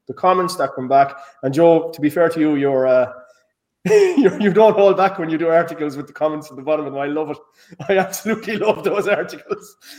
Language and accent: English; Ireland; But as an Irishman, I'm embarrassed.